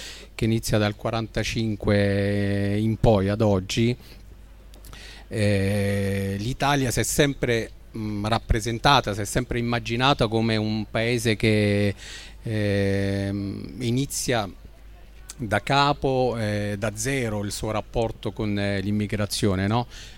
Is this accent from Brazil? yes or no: no; Libya; io sono libico, però siamo pochi le seconde generazioni libiche